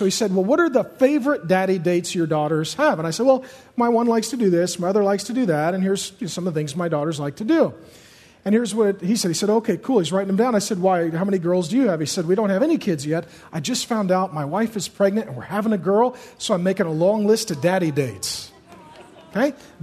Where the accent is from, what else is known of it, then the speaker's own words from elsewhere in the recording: Seattle, Washington, United States; I grew up in Seattle having sex with my girlfriend, not knowing what I was going to study in college, and no real plan.